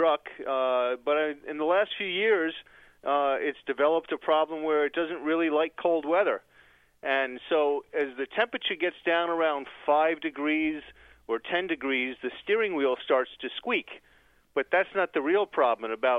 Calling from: Monmouth, Maine, United States; I'm calling you from Monmouth, Maine.

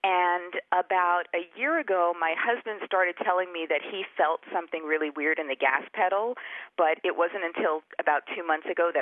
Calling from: Oakland, California, United States; I'm calling from Oakland, California.

